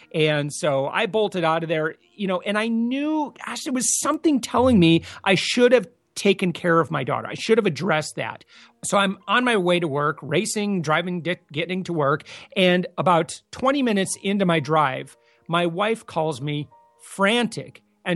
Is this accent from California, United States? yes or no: no; Michigan, United States; also born or lived in Hawaii; So I'm originally from Michigan, and I joined the United States Navy.